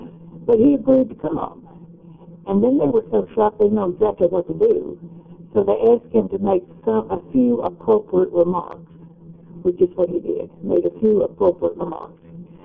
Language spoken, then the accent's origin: English; Glasgow, Scotland, United Kingdom; I'm from Glasgow, and Glasgow might be a little bit larger